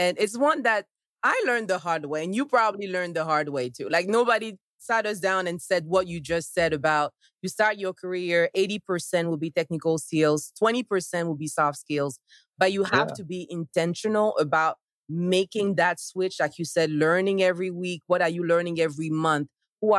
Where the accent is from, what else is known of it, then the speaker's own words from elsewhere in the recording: Côte d’Ivoire; now in United States; I'm originally from Ivory Coast. And back then, you have to be a certified accountant if you want to do anything in finance.